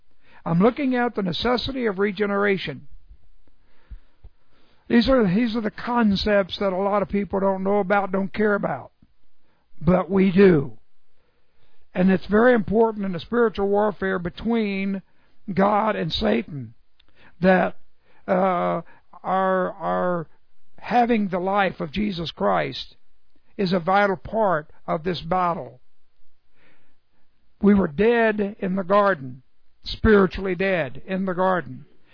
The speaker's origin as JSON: {"language": "English", "region": "Texas", "country": "United States", "said": "Well, I'm from Texas."}